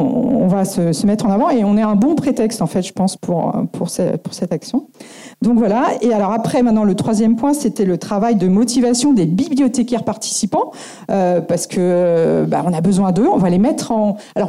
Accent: Paris, Île-de-France, France; Enfin, moi, si, pour moi, ça va parce que je suis parisienne.

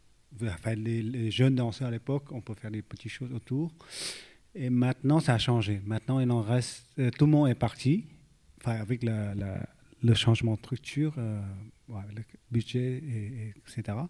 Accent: Vietnam; now in France; En fait, je viens du Vietnam il y a quelques années avant. J'étais en France, j'ai fait l'école en France.

